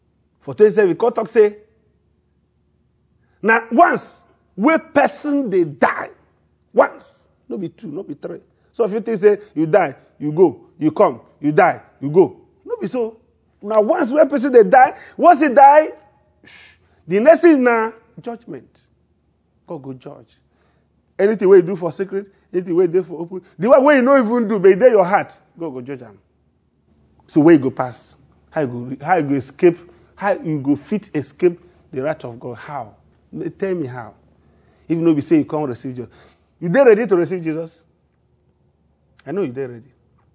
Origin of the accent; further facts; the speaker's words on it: Bakumeze, Enugu State, Nigeria; Did they do crusade for my village at Bakumeze? In the Enugu State, Nigeria.